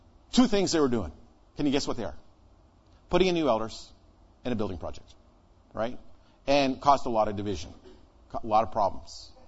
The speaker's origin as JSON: {"language": "English", "country": "Canada", "tie": "born or raised there", "said": "I grew up in Canada, you know, those Canadians, they're a little overboard."}